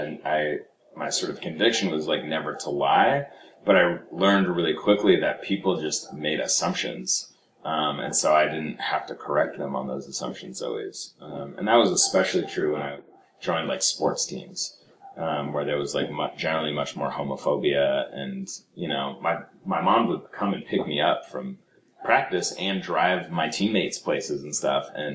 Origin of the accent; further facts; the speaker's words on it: Berkeley, California, United States; I think it was also the benefit of growing up in Berkeley.